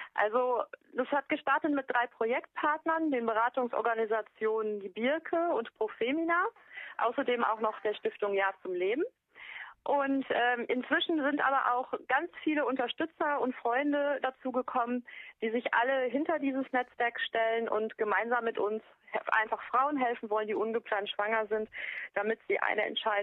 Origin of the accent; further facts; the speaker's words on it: Duisburg, North Rhine-Westphalia, Germany; now in Lower Rhine, Germany; Ich wohne am Niederrhein. Eigentlich komme ich aus Duisburg, habe mich noch nicht so ganz dran gewöhnt, jetzt am Niederrhein zu wohnen. Sind doch erst ein paar Jahre.